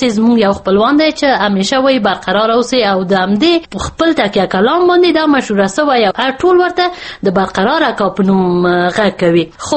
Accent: Logar, Afghanistan; زه د لوګر ولایت یم

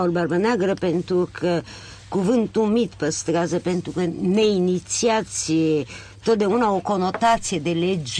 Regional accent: Romania; și aici, ca români, trebuie să recunoaștem că mi se pare foarte interesant faptul că România se află în centrul acestei cercetări.

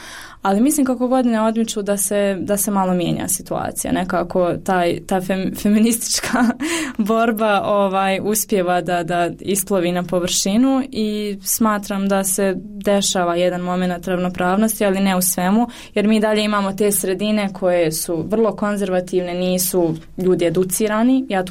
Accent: Sarajevo, Federation of Bosnia and Herzegovina, Bosnia & Herzegovina; jer ja sam ipak iz Sarajeva

